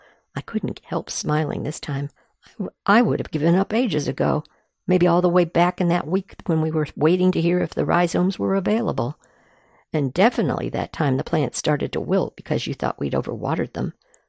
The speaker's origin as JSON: {"language": "English", "town": "Baltimore", "region": "Maryland", "country": "United States", "tie": "born or raised there", "said": "In my hometown of Baltimore, a quarter of all people live in food deserts"}